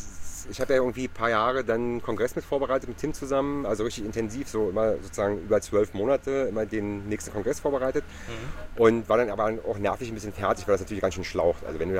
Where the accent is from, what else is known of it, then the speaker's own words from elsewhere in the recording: Berlin, Germany; Aber ich bin halt auch ein Berliner